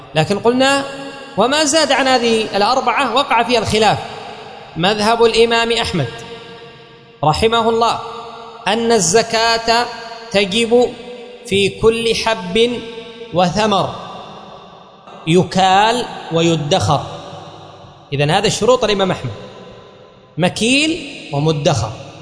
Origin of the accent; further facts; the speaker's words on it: Yemen; وأيضا للفائدة، في بلادنا اليمن بالذات